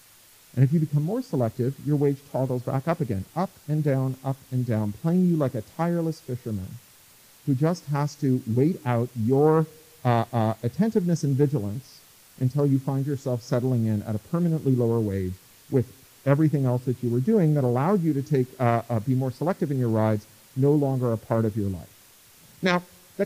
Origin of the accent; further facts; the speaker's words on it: Toronto, Ontario, Canada; I grew up in Toronto with the CNE